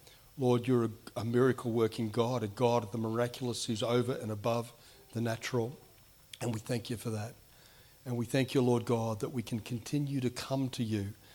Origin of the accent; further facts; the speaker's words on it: Australia; I said, I'm from Australia.